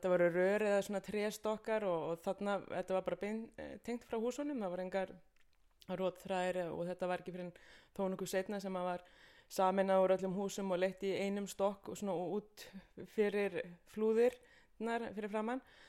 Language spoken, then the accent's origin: Icelandic; Drangsnes, Westfjords, Iceland; Bara að alast upp á Drangsnesi á Ströndum í því magnaða umhverfi